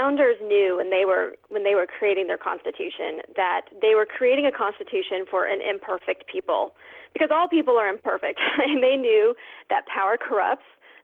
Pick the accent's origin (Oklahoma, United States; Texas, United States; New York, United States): Texas, United States; So I'm from Texas. We have 38 electors.